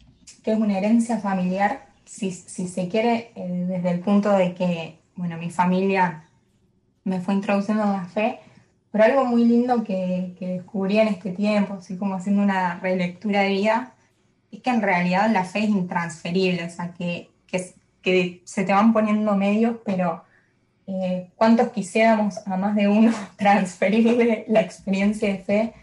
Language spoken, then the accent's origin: Spanish; Christophersen, Santa Fe, Argentina; yo soy de Christoffersen, que es una localidad del sur de Santa Fe, casi limítrofe con provincia de Buenos Aires. Pertenezco a la diócesis de Venado Tuerto en Santa Fe